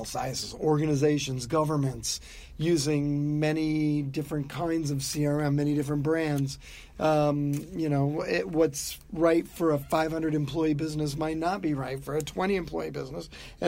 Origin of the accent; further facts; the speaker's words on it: Ohio, United States; now in New England, United States; Oh, I grew up in Northwest Ohio in the blizzard belt